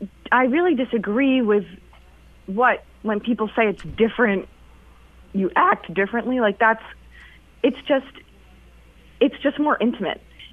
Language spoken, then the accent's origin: English; New York City, New York, United States; You know, growing up in New York City, I went to see so many people I looked up to do their solo shows